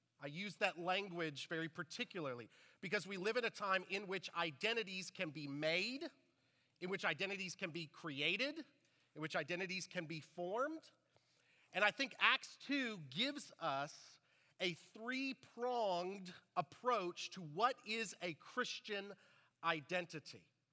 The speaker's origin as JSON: {"language": "English", "town": "McKinney", "region": "Texas", "country": "United States", "tie": "born or raised there", "said": "Yeah, I grew up in Texas, grew up in McKinney, graduated McKinney High School, went to Baylor, and then DTS."}